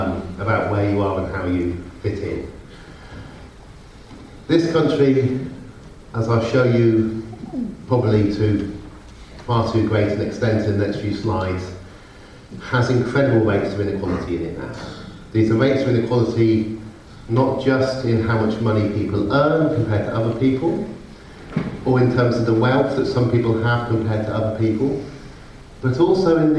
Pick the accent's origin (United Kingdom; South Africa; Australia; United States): United Kingdom; Oxford, South East England; the picture is taken of a street in my hometown of Oxford